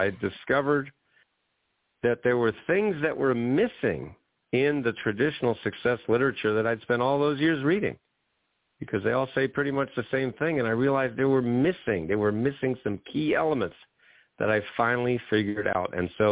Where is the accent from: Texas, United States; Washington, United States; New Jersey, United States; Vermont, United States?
New Jersey, United States; born there; My father, I was born in New Jersey, and my dad had a job working in New York at a bank